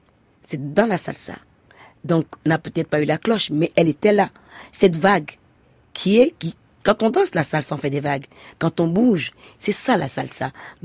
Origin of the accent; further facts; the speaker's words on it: Benin; mais pour moi, en tant que béninoise